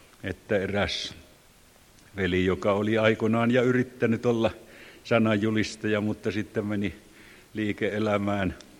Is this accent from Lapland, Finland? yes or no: no; Ostrobothnia, Finland; Minä muuten olen pohjalainen. Enkä savolainen, enkä karjalainen.